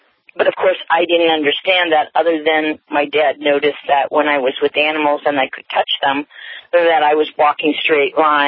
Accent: Harrisburg, Pennsylvania, United States; born there; I was born in the Harrisburg, Pennsylvania area to a Native father and to a woman from Wales.

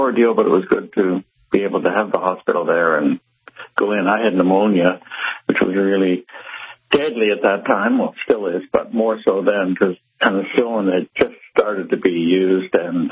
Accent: Toronto, Ontario, Canada; I'm from Toronto, Canada

